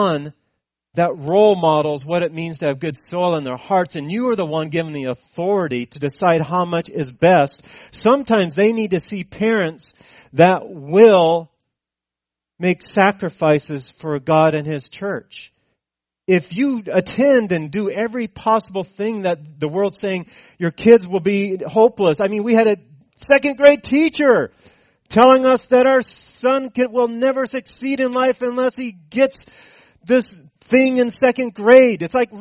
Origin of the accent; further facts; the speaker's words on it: Fresno, California, United States; born there; I was born in Fresno, California. I only lived there for a year or two, so it's not that I remember growing up there, but I had relatives there.